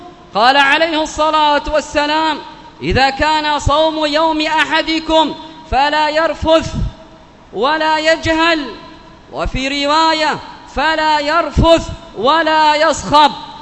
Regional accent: Yemen; اللهم ادفع عن بلادنا اليمن وعن سائر بلاد المسلمين الفتن ما ظهر منها وما بطن

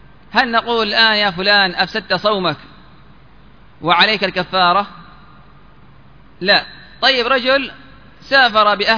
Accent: Yemen; عندنا في اليمن ممكن، واقع صح أو لا؟

